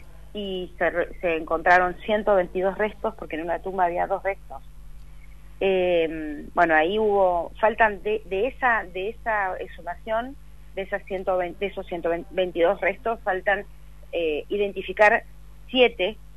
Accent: Colón, Entre Ríos, Argentina; Sí, somos todos de Colón, ahí cerquita.

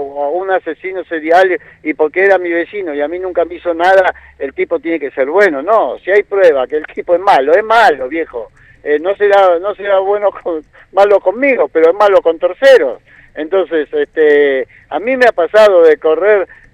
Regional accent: Buenos Aires, Argentina; born there; yo no nací acá, nací en Buenos Aires.

